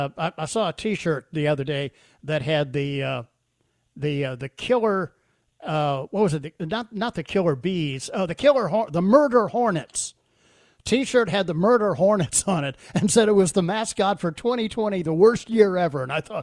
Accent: Arlington, Virginia, United States; As you know, Congressman, I grew up in Arlington, Virginia, and used to visit places like the Smithsonian and National Gallery of Art and the National Archives.

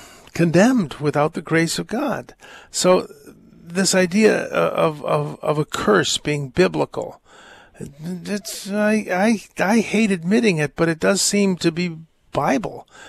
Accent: United States; I'm an American

